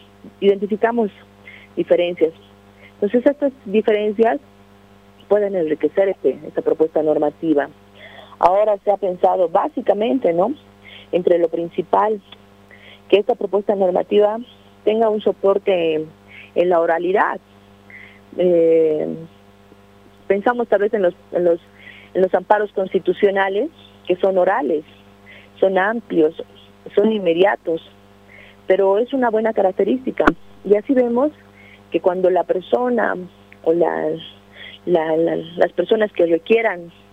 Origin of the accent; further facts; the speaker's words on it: Bolivia; Que nosotros, como bolivianos y bolivianas, tenemos que disfrutar de nuestros recursos naturales